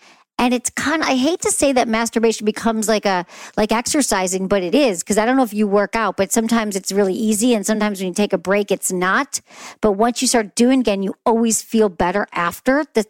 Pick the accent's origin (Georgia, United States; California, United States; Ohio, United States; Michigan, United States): Michigan, United States; moved away as an adult; because I moved there when I was 22 from Michigan and I didn't know anybody.